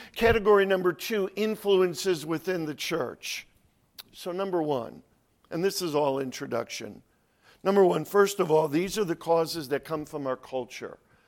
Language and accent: English; Connecticut, United States; I was born and raised in Connecticut. It's not a big state. You could almost walk it.